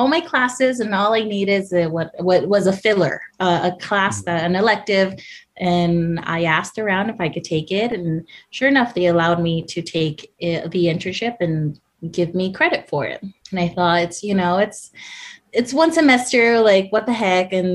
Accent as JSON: {"language": "English", "town": "Cudahy", "region": "California", "country": "United States", "tie": "born or raised there", "said": "So originally, I am from Cudahy, California. I grew up in a totally immigrant community. Everyone spoke Spanish, and my parents are both Salvadoran immigrants, and they came here in the 70s."}